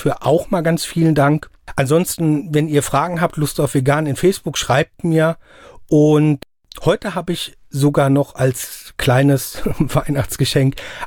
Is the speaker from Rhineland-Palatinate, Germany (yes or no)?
yes; Mainz, Rhineland-Palatinate, Germany; Ich muss zugeben, ich bin auch ein Mainzer Bub wie Sie.